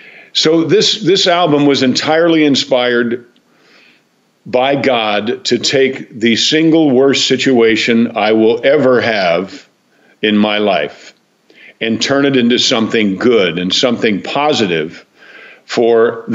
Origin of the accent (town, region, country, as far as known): Mount Kisco, New York, United States